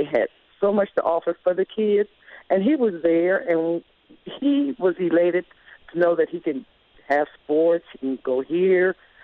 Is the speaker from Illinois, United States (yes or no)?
yes; Chicago, Illinois, United States; because I came from Chicago. And when we moved here, we couldn't get into the parochial school